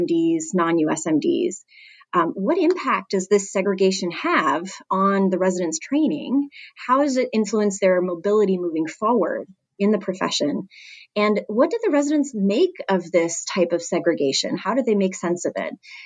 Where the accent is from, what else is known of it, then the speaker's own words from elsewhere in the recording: Canada; I'm originally from Canada.